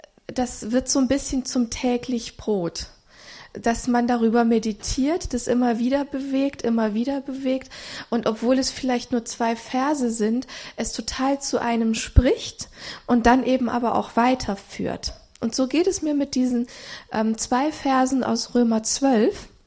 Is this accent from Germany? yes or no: no; Romania; Ich bin in Rumänien aufgewachsen mit einem ja Unrechtsregime.